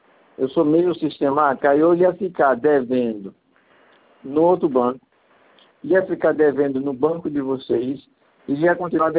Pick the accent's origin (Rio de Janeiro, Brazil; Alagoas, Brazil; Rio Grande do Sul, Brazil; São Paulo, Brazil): Alagoas, Brazil; Maragogi; Eu sou natural de Maragogi, eu sou de Alagoas.